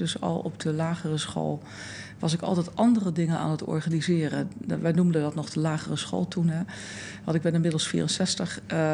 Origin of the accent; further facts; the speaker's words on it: The Hague, South Holland, Netherlands; Ja, gek genoeg of grappig genoeg is dat in Den Haag, waar ik nu weer ben teruggekeerd. Ik kom hier uit Den Haag, uit het Transvaalkwartier. En daar heb ik ook in de Schilderswijk, die een slechte naam heeft, op school gezeten.